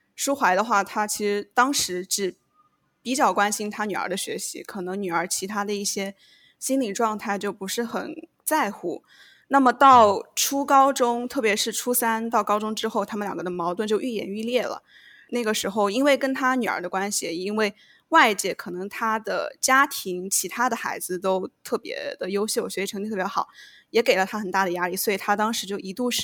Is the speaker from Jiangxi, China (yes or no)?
yes; Yongxing, Jiangxi, China; 对，江西永兴县。